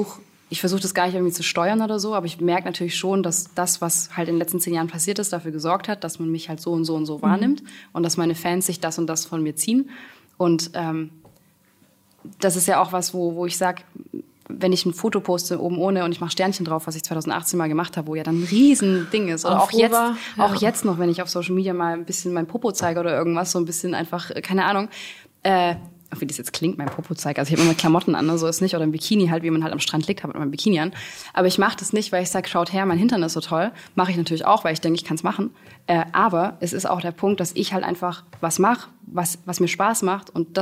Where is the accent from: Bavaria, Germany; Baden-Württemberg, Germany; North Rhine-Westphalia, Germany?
Baden-Württemberg, Germany; Backnang